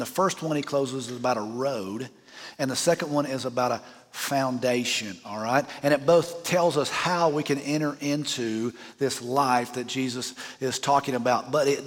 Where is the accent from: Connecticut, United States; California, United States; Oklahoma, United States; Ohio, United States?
Oklahoma, United States; Well, I'm from Oklahoma. I was raised on a ranch. We rode stuff our whole life.